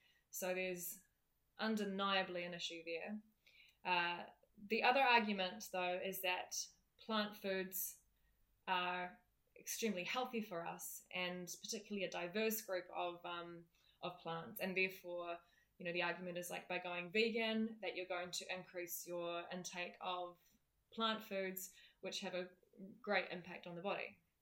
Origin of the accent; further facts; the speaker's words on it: New Zealand; So as a New Zealander, we actually have really good access to grass-fed beef